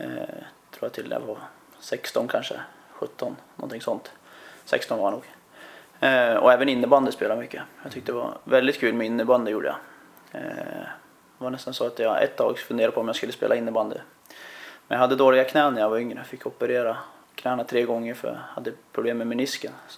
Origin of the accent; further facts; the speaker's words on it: Ljusdal, Gävleborg County, Sweden; moved away as an adult; Hade väl lite mer dialekt innan jag flyttade från Ljusdal, så det var länge sedan jag bodde där. Men jag kommer från Ljusdal i alla fall, Hälsingeskogarna. Och bodde där i cirka 20 år.